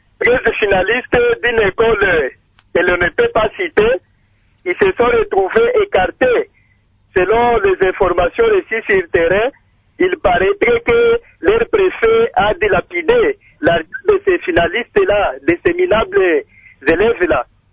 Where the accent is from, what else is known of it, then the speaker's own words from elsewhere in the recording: DR Congo; ici chez nous au Congo, nous nous débrouillons, nos parents ont beaucoup souffert